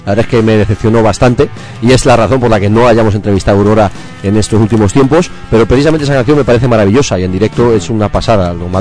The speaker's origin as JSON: {"language": "Spanish", "town": "Madrid", "region": "Community of Madrid", "country": "Spain", "said": "Yo soy de Vallecas, con lo cual yo vivo en Vallecas."}